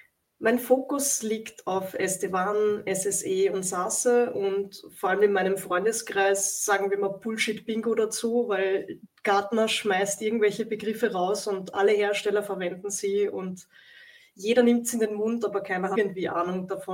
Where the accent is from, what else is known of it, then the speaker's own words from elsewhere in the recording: Graz, Styria, Austria; ich bin 30, ich wohne in Fürsendorf. Ich komme eigentlich aus Graz